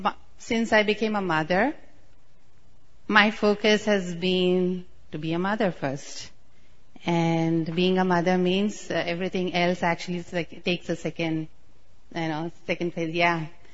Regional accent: India; I said, I'm from India, Maharaj. I can manage the heat, you know.

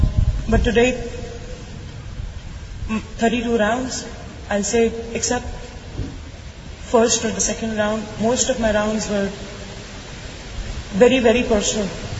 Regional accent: Chicago, Illinois, United States; Hare Krishna. … from Chicago.

